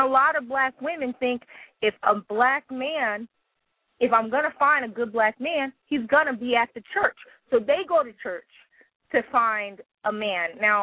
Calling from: Houston, Texas, United States; I'm doing all right. I'm calling from Houston, Texas.

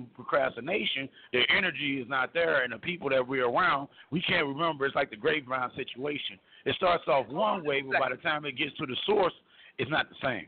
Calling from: Arizona, United States; Hello, can you hear me? I'm at a job site in Arizona.

